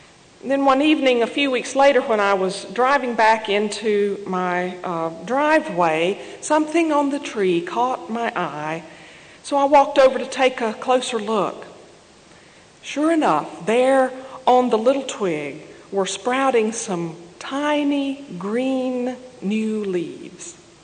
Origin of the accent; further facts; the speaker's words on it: North Carolina, United States; I'm from North Carolina. My call to ministry came in midlife.